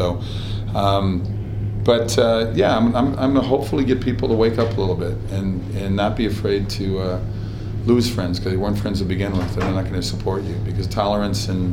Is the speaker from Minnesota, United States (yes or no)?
yes; Minnesota, United States; I'm finally gonna shoot a movie in my home state of Minnesota.